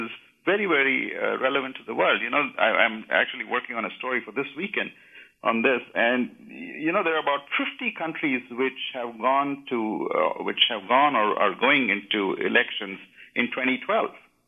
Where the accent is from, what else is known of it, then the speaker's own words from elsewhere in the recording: Bangalore, Karnataka, India; The effects of Sandy were felt in my hometown in India, in Bangalore